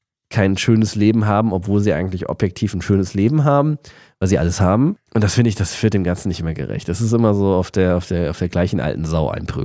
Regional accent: Düsseldorf, North Rhine-Westphalia, Germany; Also ich bin in der Nähe vom Düsseldorfer Flughafen aufgewachsen. Ich konnte zu Fuß nach Hause gehen.

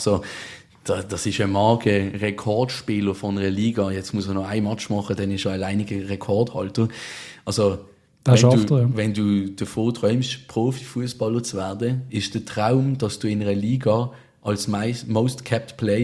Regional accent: Switzerland; bei uns in der Schweiz.

